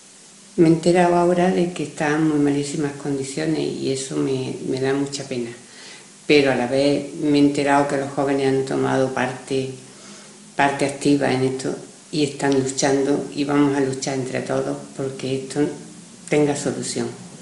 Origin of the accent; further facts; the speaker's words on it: Íllora, Andalusia, Spain; moved away; hace tantísimo tiempo de que no estoy por Illora, pero eso no quiere decir nada. Yo nunca me he olvidado de mi pueblo, de su gente, de su calle, de su iglesia tan preciosa.